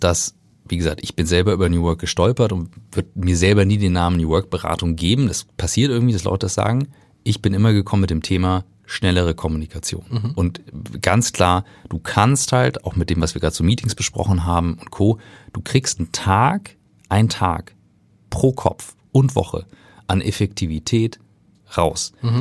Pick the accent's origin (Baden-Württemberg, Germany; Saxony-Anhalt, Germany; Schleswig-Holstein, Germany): Schleswig-Holstein, Germany; Kiel; Ich komme aus Kiel ursprünglich.